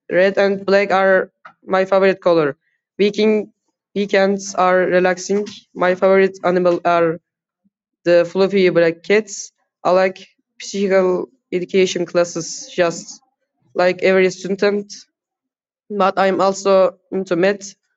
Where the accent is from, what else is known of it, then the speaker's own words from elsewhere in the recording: Kahramanmaraş, Turkey; English is a second language; I come from Karavanmaraş and I am 13 years old.